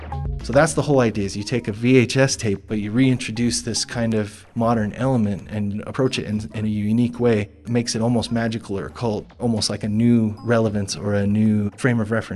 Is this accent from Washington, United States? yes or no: no; Fresno, California, United States; now in Salt Lake City, United States; I am originally from Fresno, California. I live in Salt Lake City, Utah.